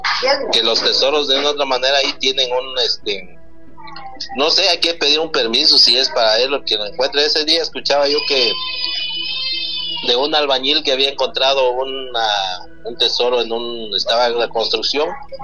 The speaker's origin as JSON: {"language": "Spanish", "town": "Siltepec", "region": "Chiapas", "country": "Mexico", "said": "Yo soy del municipio de Siltepec, Chiapas."}